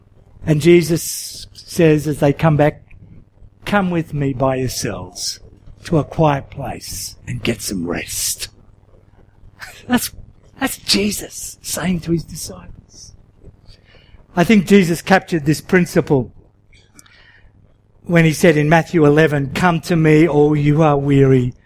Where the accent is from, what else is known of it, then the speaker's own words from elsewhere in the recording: Sydney, New South Wales, Australia; My heritage is dairy farming, and as a kid, albeit I grew up in Sydney